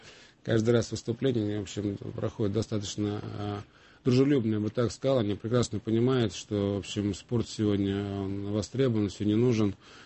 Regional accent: Russia; Я горжусь тем, что я россиянин. До этого был советский гражданин. И никогда не... поменяю российский паспорт ни на какой другой.

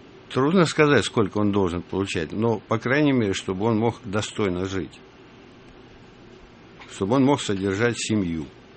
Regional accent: Sevastopol, Ukraine; born there; А вообще родился я в Севастополе.

